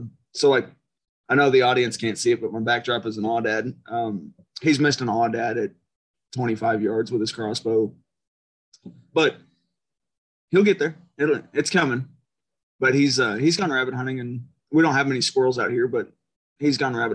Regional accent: Missouri, United States; No, I grew up deer hunting in Missouri.

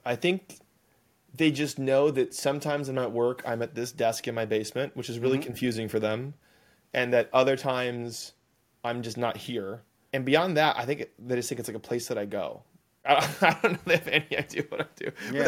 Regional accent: Riyadh, Riyadh Province, Saudi Arabia; also born or lived in United States; I'm from Nebraska, but the plot twist is I grew up in Saudi Arabia. I was in Riyadh for 16 years.

